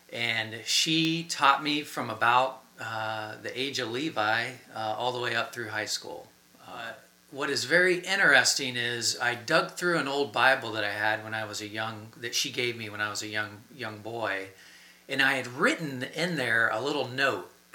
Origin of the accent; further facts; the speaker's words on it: Bellefontaine, Ohio, United States; I grew up right outside of Bell Fountain, Ohio, grew up on a small farm, and we went to church every Sunday in a small church just down the road.